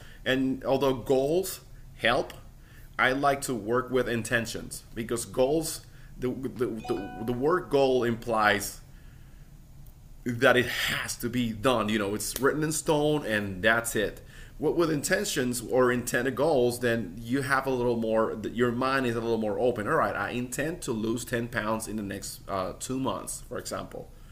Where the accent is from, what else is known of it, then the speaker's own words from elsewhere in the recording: Puerto Rico; now in Austin, United States; But when I moved from Puerto Rico, where I'm from, to Austin, Texas